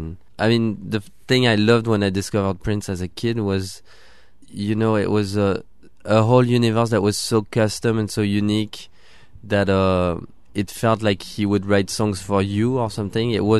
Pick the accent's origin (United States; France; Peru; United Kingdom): France; Versailles, Île-de-France; They probably thought because we came from Versailles, it's a place where you have a lot of preconceived ideas or.